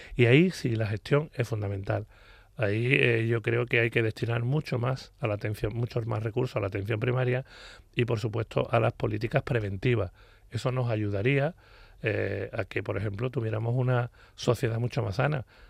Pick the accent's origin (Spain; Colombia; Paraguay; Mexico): Spain; Sanlúcar de Barrameda, Andalusia; disfrutando muchísimo de las cosas que me gustan y de mi pueblo, de mi playa